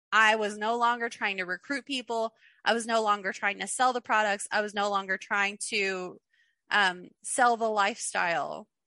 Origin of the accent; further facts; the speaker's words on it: Kentucky, United States; Like, I'm from Kentucky. We're below the poverty line here.